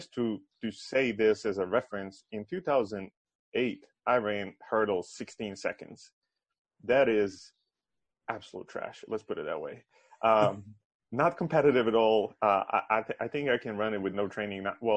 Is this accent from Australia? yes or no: no; Serbia; moved away; yeah, that was my time growing up in Serbia up until 2010.